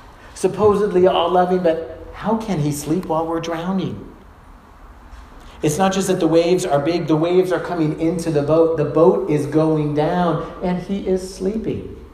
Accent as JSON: {"language": "English", "town": "Sacramento", "region": "California", "country": "United States", "said": "I like to think of it that way since I'm from Sacramento"}